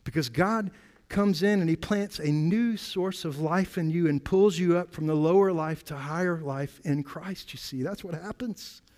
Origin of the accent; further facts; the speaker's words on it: South Carolina, United States; I'm from South Carolina, and I like barbecue.